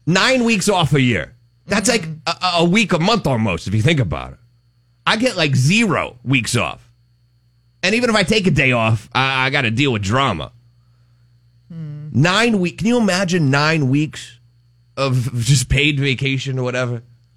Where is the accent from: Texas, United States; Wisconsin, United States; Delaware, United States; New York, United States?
Delaware, United States; I'm from Delaware, y'all, bless your hearts